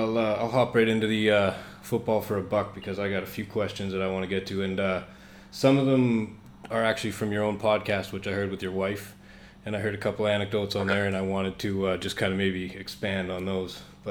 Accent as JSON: {"language": "English", "country": "Canada", "said": "I'm obviously Canadian up here in Vancouver"}